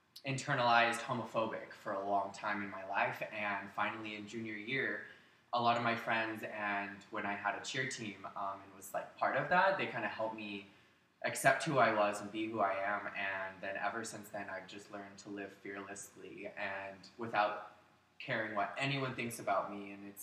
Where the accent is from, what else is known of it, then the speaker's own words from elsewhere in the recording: Idaho, United States; So I'm actually born and raised in Idaho. So small town boy, big family.